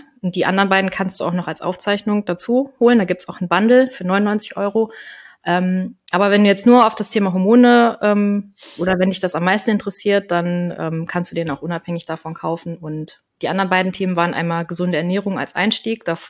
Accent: Koblenz, Rhineland-Palatinate, Germany; ich bin 35 Jahre, ich komme aus Koblenz

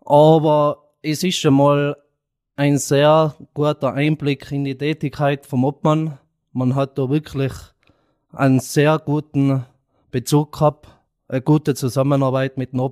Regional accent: Mieming, Tyrol, Austria; ich komme aus Mirming, aus dem schönen Sonnenplateau Mirming, wie ihr es alle kennt. Ich bin 28 Jahre alt, bin daheim tätig am elterlichen Vollerwerbsbetrieb, seit 8 Jahren

